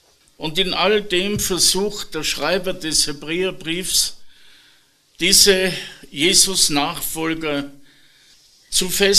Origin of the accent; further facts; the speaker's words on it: Steyr, Upper Austria, Austria; ich komme aus Steyr, bin seit mehr als 30 Jahren in der Gemeinde